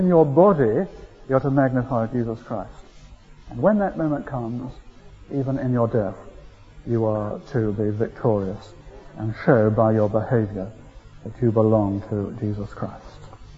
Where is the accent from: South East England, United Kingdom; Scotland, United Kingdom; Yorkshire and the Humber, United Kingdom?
Scotland, United Kingdom; Being a Scot, let me quote from a Scottish writer